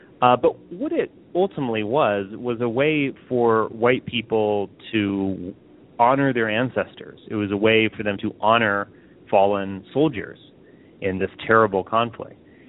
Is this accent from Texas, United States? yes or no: yes; Texas, United States; also born or lived in Virginia; I went to the University of Virginia as an undergraduate, and I grew up in Texas.